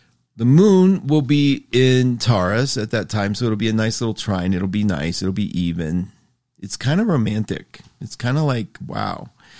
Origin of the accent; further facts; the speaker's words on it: West Virginia, United States; I was raised in West Virginia, as many of you know.